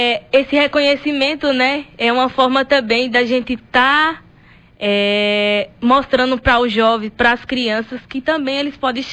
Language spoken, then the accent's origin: Portuguese; Campo Formoso, Bahia, Brazil; Minha cidade natal é Campo Formoso, mas, como diz, eu acho que meu umbigo também foi enterrado em Jaguarari